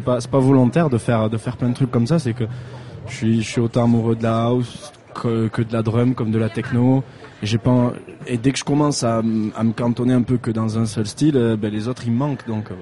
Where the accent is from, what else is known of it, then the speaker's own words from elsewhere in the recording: Bagnères-de-Bigorre, Occitanie, France; also born or lived in Madrid, Spain; enfin, à la base je viens de Madrid, puis à l'âge de 10 ans j'ai déménagé à Bagnères-de-Bigorre, ouais c'est ça.